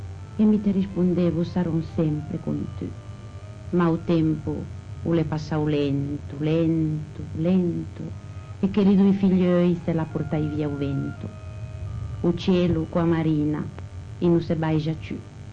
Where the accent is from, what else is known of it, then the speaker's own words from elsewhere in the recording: Ventimiglia, Liguria, Italy; mi piace la tradizione di questo paese, vorrei che mai ci morisse tradizione o dialetto del mio paese, vorrei che tutti parlessimo ventemiglioso